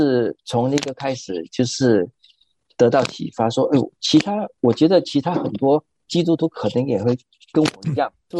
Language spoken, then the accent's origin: Chinese; Singapore; moved away as an adult; also born or lived in United States; 我是在新加坡出生长大，